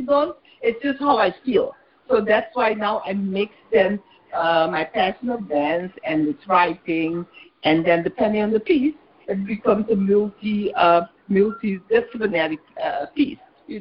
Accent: Curaçao; also born or lived in Bonaire; Okay, I'm originally from Curacao, I'm born in Bonaire, the ABC Islands. We are very closely located to South America.

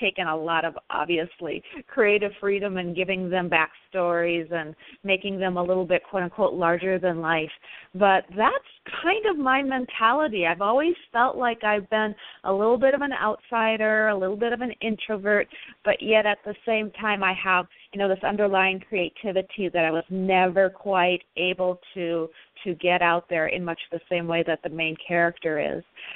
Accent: Midwest, United States; I'm in Southern California and originally from the Midwest.

